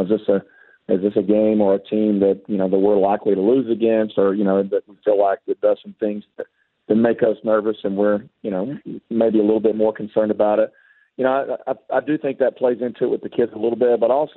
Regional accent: Eustis, United States; He grew up in Athens, and I grew up in Eustis. So they were like they were the big town 10 minutes away

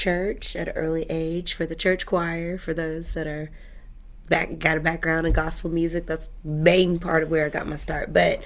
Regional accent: Huntsville, Alabama, United States; I grew up in Huntsville

